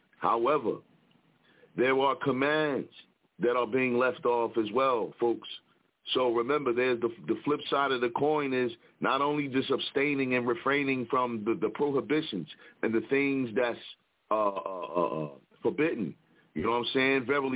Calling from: Philadelphia, Pennsylvania, United States; representing from the Broad Street Bully side of Philadelphia, calling to tap

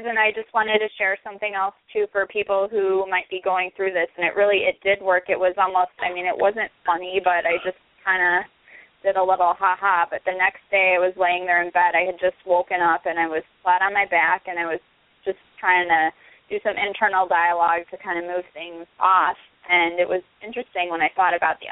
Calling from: Chicago, Illinois, United States; I'm calling from the Chicagoland area.

